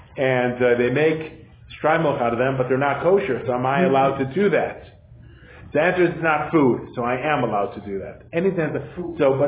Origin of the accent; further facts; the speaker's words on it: Cleveland, Ohio, United States; I understand, especially here in Colorado, where I grew up in Cleveland, there wasn't so many dogs.